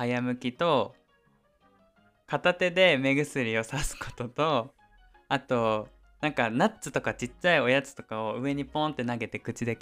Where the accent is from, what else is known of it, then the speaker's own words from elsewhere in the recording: Oita, Japan; 私は大分です。